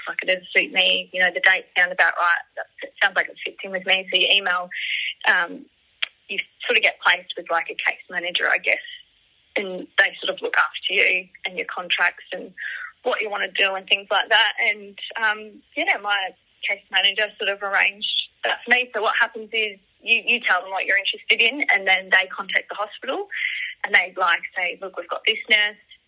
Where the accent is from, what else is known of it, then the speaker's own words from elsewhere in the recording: Victoria, Australia; oh, hey, I'm a nurse from Vic, like, just wanted to pop in and see what goes on in here